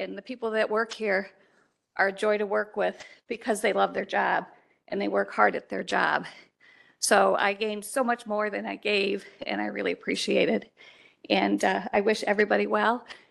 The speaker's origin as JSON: {"language": "English", "town": "Lakewood", "region": "Ohio", "country": "United States", "tie": "born or raised there", "said": "I was raised in Lakewood and spent my whole life in the metro parks."}